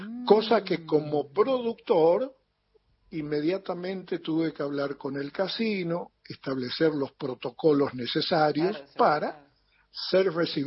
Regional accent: Argentina; cuando se entera de que soy argentino

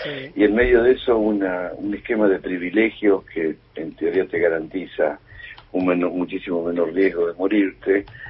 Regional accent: Argentina; Uno como argentino

